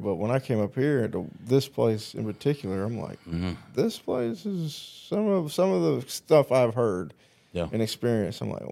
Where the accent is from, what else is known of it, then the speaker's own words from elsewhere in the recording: Southern US, United States; now in Watertown, United States; I'm from the South, and this, I'm nothing bad to say about Watertown, but I've had some experiences that I'm like, that's about 20 years behind where I came from.